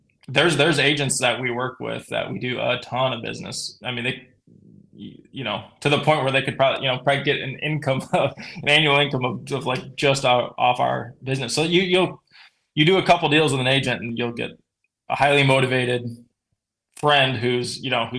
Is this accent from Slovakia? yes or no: no; Michigan, United States; around my hometown right here. So yeah. I probably have a higher likelihood of shooting a big deer, you know, there. And even if it's on a bait pile, I mean, here, there's no baiting in Michigan.